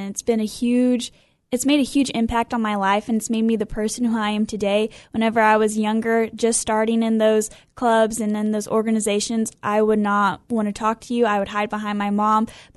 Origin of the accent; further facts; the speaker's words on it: Iuka, Illinois, United States; So I'm from Iuka, Illinois, so it's down south.